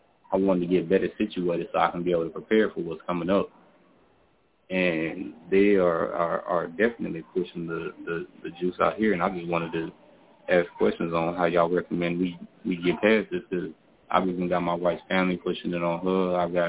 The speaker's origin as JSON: {"language": "English", "town": "Los Angeles", "region": "California", "country": "United States", "said": "originally from Los Angeles"}